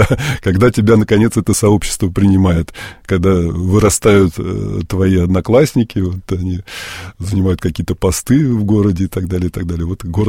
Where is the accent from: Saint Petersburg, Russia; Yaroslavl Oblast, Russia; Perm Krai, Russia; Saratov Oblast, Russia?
Yaroslavl Oblast, Russia; Uglich; а я родился на Верхней Волге в городе Угличе